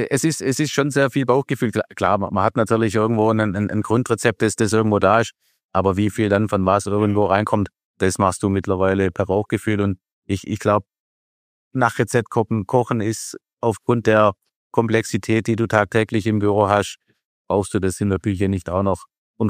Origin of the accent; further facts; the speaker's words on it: Baden-Württemberg, Germany; Ich bin Schwabe, auch wenn man es vielleicht nicht immer hundertprozentig raushört. Aber Schwäbisch ist schon irgendwo auch meine Leidenschaft.